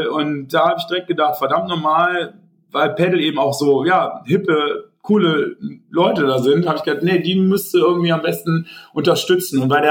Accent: Tönisvorst, North Rhine-Westphalia, Germany; ich komme ja hier aus Forst eigentlich gebürtig, hier aus Tönesforst und das ist ja doch sehr ländlich geprägt so ein bisschen hier unseren Obsthof.

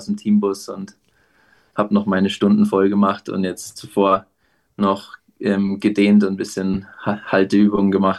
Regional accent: Munich, Bavaria, Germany; ich komme eigentlich aus München, ist gar nicht so mittendrin in den Bergen, kann man sagen.

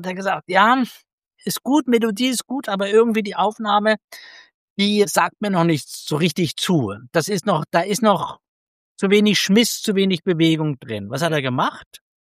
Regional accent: Ticino, Switzerland; ich bin im Tessin aufgewachsen

